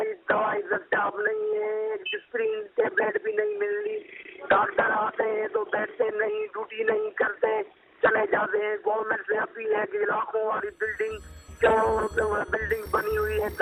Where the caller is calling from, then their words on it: Dadu, Sindh, Pakistan; میں گاؤں بیٹو چتوئی دادو سل سے بات کر رہا ہوں۔